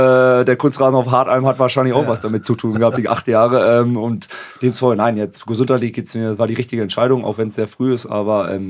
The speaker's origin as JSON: {"language": "German", "region": "Lower Saxony", "country": "Germany", "said": "ich komme nicht ganz aus Vechta, aber aus dem Diepholzer Raum. Und habe da auch meinen Lebensstandardpunkt."}